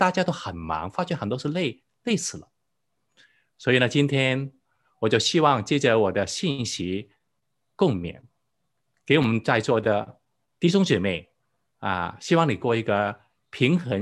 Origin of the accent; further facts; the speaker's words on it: Hong Kong; 我是在中学信主的，我在香港出生长大，在香港念中学。